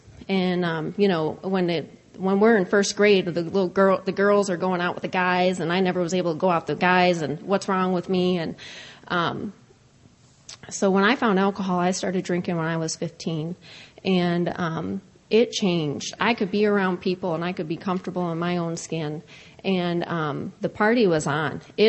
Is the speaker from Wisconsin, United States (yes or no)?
yes; Wisconsin, United States; now in Iowa City, United States; I'm from Iowa City, Iowa, but woohoo! Yay, Area 24. I grew up in Wisconsin